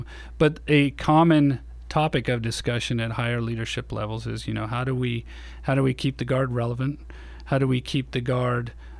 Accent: Oregon, United States; So I was only away from Oregon for about 12 months. No. My first deployment overseas to Iraq, I was out of Oregon for 18 months.

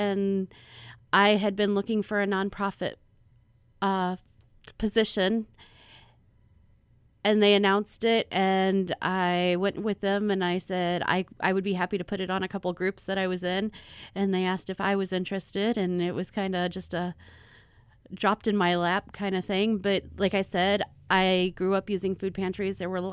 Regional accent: St. Louis, Missouri, United States; now in Roseburg, United States; No, we moved here in May. I am from St. Louis.

